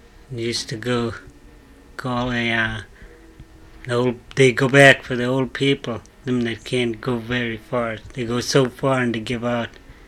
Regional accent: Minto, Alaska, United States

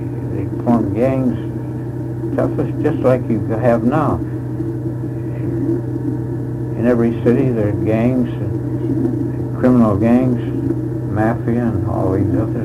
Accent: Colorado, United States; born there; Well, I lived right at home. I was born in Colorado, and as mining, Wild West mining country

